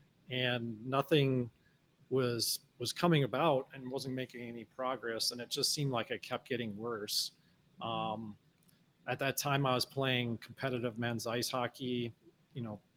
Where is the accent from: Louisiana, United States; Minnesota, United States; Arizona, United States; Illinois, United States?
Minnesota, United States; I mean, I grew up in Minnesota. So I was, you know, running around the ruins and stuff like that all the time.